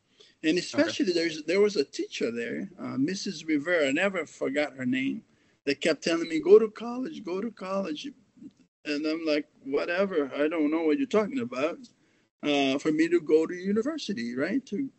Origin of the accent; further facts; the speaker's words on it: Rio de Janeiro, Brazil; English is a second language; I'm from Brazil. I'm from Rio de Janeiro, Brazil.